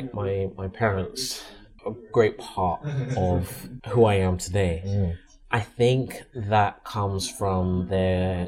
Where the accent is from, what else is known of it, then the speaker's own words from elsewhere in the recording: London, United Kingdom; born there; I was born in Central Middlesex.